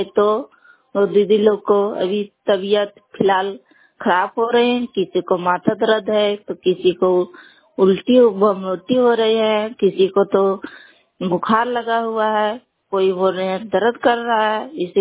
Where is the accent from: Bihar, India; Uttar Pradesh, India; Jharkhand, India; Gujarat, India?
Jharkhand, India; Koderma; मैं कोडरमा मोहलवानी से हूँ